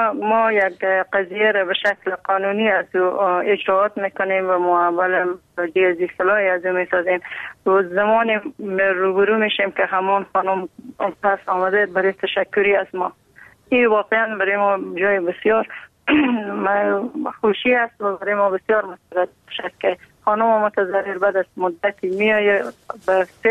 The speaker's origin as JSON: {"language": "Persian", "country": "Afghanistan", "said": "فقط چون ما افغان هستیم همیشه خود به خداوند میسپاریم"}